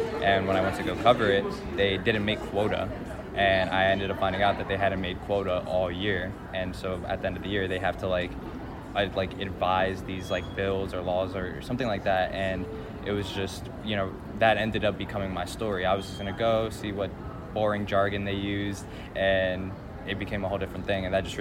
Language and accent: English; Florida, United States; I'm the sports editor for Florida Atlantic University, and I'm from Broward County, Florida.